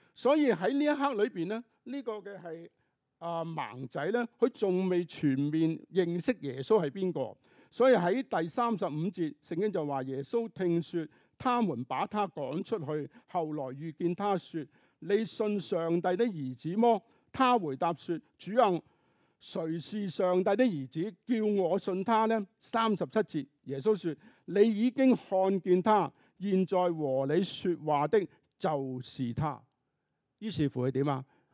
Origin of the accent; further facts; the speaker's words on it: China; 似不似我们中国人所说